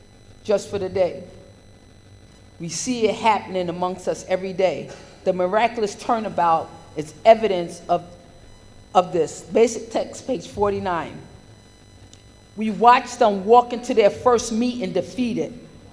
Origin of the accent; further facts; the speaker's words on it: Buffalo, New York, United States; I'm a literature baby. I'm from Buffalo, New York.